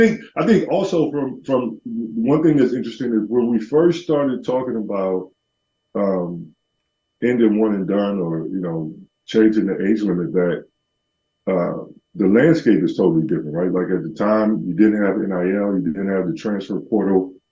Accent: Georgia, United States; I'm from Georgia, so I had like family from, you know, a more rural part of Georgia that did it

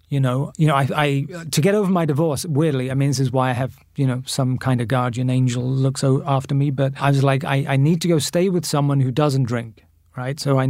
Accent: Bath, South West England, United Kingdom; also born or lived in New York, United States; the fame side in England, I lived in Bath, my hometown. So I'm ostensibly the most famous person ever born there.

